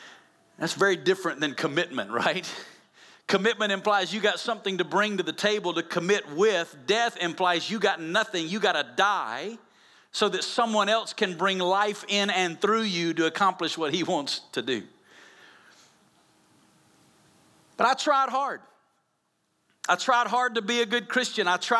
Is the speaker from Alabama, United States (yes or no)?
yes; Alabama, United States; now in Las Vegas, United States; I'm originally not from Las Vegas. I'm originally from Alabama. You can tell by my accent, Las Vegas is not my home, but it's been my home now for 22 years